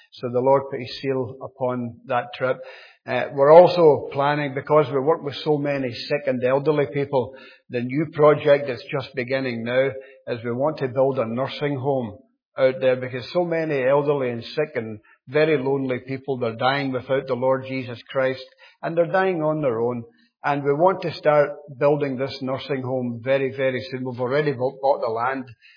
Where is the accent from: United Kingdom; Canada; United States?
United Kingdom; Scotland; I'm sure you can tell by now that I'm not from Northern Ireland. I was born and brought up just outside Glasgow.